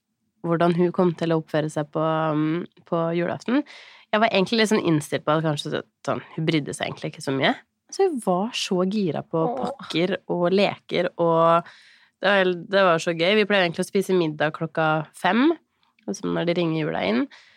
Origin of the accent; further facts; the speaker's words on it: Moelven, Innlandet, Norway; Vi har jo vært hjemme i Moelven.